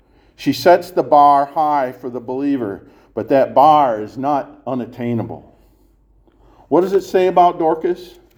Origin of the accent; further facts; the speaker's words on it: Lucky, Ohio, United States; When I was young and growing up in Zion Lutheran Church in Lucky, Ohio